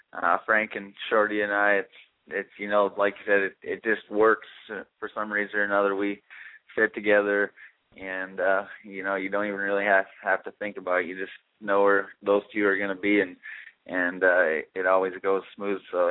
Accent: Prince Albert, Saskatchewan, Canada; up here in Prince Albert for my hometown

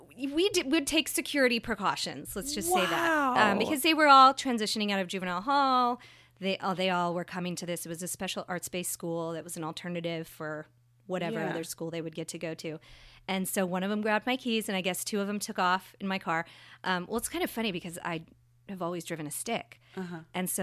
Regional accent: California, United States; I grew up in Northern California.

